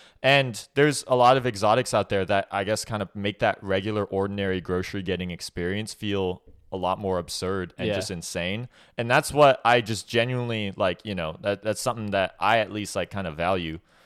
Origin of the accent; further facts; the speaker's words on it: Bellevue, Washington, United States; growing up around Seattle, Bellevue, there's Porsches everywhere here.